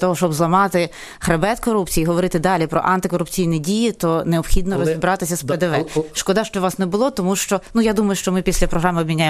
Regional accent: Zaporizhzhia, Zaporizhzhia Oblast, Ukraine; Все-таки я на Запоріжжі, я з Запоріжжя

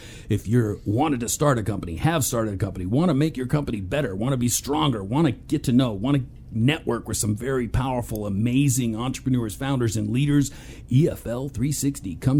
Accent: Texas, United States; Oh, yeah, many. I'm from Texas, dude.

